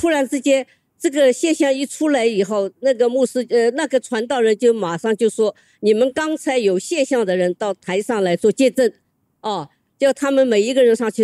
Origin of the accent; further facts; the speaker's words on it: China; 我是从中国来的